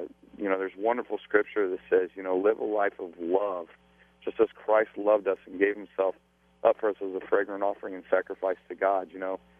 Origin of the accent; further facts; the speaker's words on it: Midwest, United States; now in Los Angeles, United States; I grew up in the Midwest where, you know, the running joke was, you know, things are weird out in that California